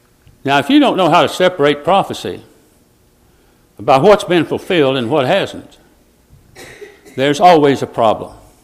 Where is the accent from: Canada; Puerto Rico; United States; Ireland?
Ireland; I'd make a good one, I'm full of blarney, I'm Irish.